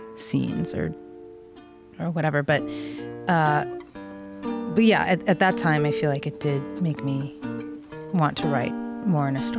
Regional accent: Little Rock, Arkansas, United States; now in Austin, United States; I came from Arkansas where there's no like cohesive music scene in Arkansas or in Little Rock, you know?

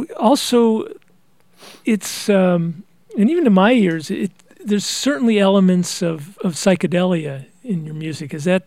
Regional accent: California, United States; So I'm from Southern California, but people outside of Southern California might not know the significance of Torrey Pine.

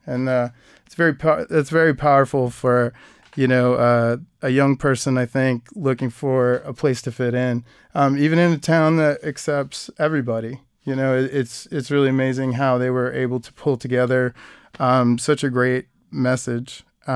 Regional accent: Austin, Texas, United States; Something about growing up in Austin, there's a lot of, you know, there's tons of stuff

